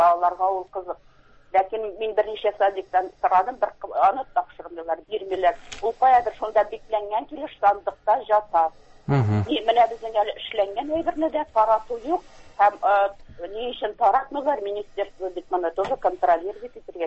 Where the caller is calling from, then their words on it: Kazan, Tatarstan, Russia; Мин Казаннан